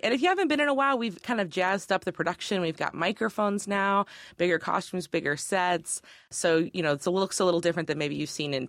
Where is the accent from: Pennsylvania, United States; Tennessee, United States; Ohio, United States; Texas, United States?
Ohio, United States; West Chester; But I'm from Westchester myself.